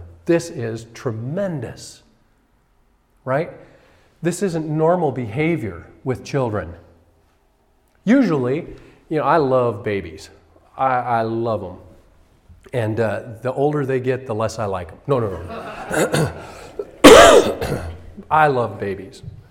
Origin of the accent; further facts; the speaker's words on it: Colorado, United States; See, growing up in Colorado in the Eagle Valley there, we always had Castle Peak to the north.